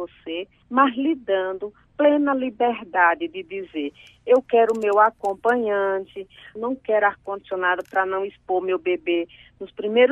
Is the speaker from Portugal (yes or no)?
no; Brazil; somos brasileiras